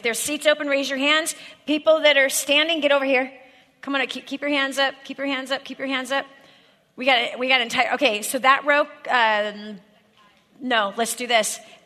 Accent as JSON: {"language": "English", "region": "California", "country": "United States", "said": "bah, I'm from California."}